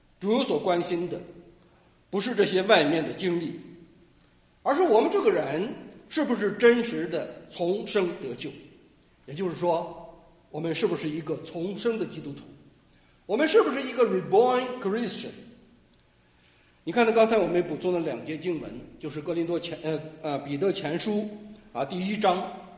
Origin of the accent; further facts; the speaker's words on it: Hebei, China; 因为刚才姐妹介绍我是河北的哈，河北的话呢我们北方过年